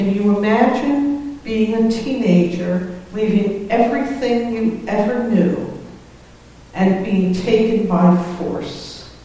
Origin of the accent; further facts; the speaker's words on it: Staten Island, New York, United States; moved away as an adult; now in Springfield, United States; I first left home at age 18. I was raised on Staten Island, New York, and I left home only because it was time.